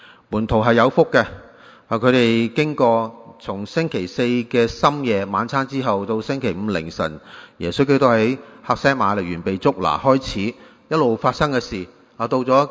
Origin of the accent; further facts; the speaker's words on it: Guangdong, China; 所以呢用我们广东人讲就是风声紧